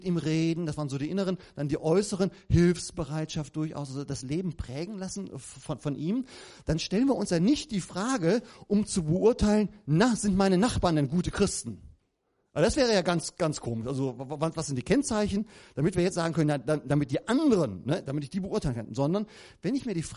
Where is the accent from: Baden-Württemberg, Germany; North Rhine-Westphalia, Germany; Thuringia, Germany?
North Rhine-Westphalia, Germany; Ja, merkt man, wir sind aus Westfalen, da muss man Apfelbaum haben.